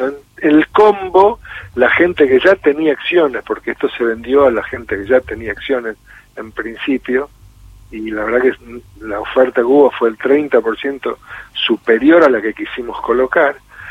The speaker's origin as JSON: {"language": "Spanish", "country": "Argentina", "said": "obviamente somos una empresa argentina, los directores son todos argentinos, los gerentes somos todos argentinos"}